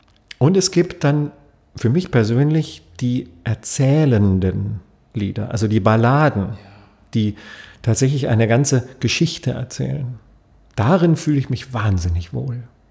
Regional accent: Berlin, Germany; ich bin als Berliner wahrscheinlich auch ziemlich weit weg von einem Wiener. Ich bin jetzt sicher kein typischer Berliner, ich spreche keinen Berliner Akzent und ich mag auch keinen Berliner Akzent besonders und auch den brandenburgischen auch nicht.

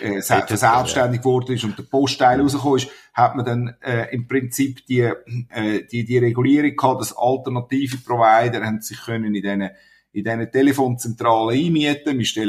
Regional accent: Winterthur, Zurich, Switzerland; ich bin jetzt 56 und bin ein bisschen rumgekommen, aber lebe jetzt eigentlich wieder fast in Wurfdistanz von dort, wo ich aufgewachsen bin. Ich bin aus Winterthur und bin sehr gern da.

